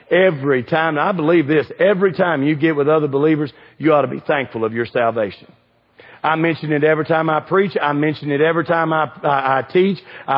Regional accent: United States; And I grew up in America, and guess what?

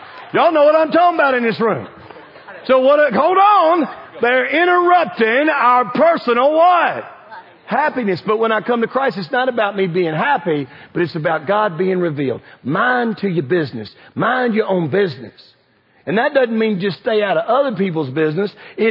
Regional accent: Kentucky, United States; I'm from Kentucky.

